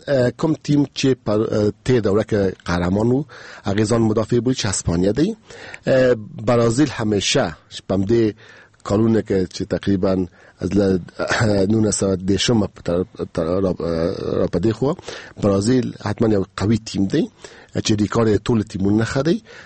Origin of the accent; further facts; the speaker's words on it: Afghanistan; مونږ یو افغان یو